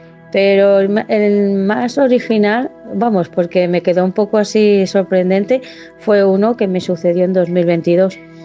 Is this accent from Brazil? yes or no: no; Madrid, Community of Madrid, Spain; Soy de Madrid, España, vivo en la capital.